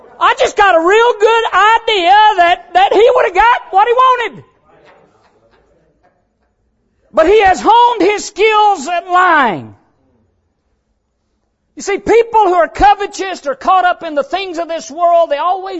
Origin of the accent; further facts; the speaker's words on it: the South, United States; I'm glad, God, that I grew up in America, in the South, in the Bible Belt, around Bible-believing preachers.